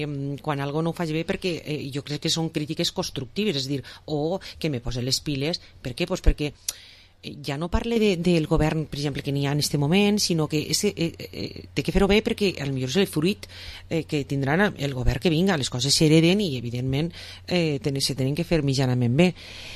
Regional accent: Vila-real, Valencian Community, Spain; jo en este moment visc a una altra població, és a dir, jo resisteixo a una altra població, però seré tota la vida de Vila-real, i me pregunten on eres, soc de Vila-real.

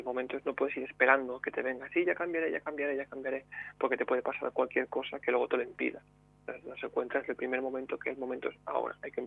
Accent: Valencia, Valencian Community, Spain; Exacto, yo soy de aquí, soy de la Terreta

